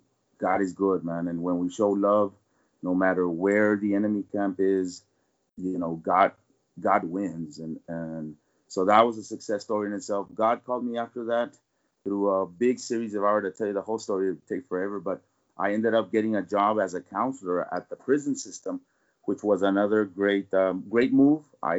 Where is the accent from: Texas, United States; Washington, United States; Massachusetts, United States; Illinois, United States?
Texas, United States; I'm from South Texas.